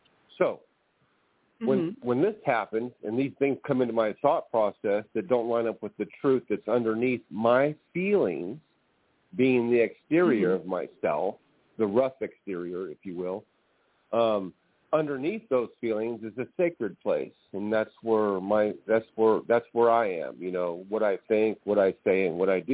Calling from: California, United States; I'm calling from California.

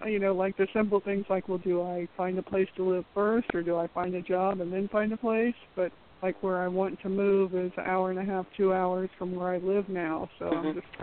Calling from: Florida, United States; I'm calling from Florida.

